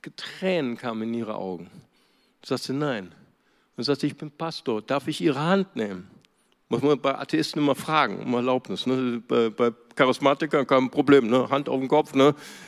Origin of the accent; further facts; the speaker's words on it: Bonn, North Rhine-Westphalia, Germany; ich komme aus der Wessi-Hauptstadt Bonn.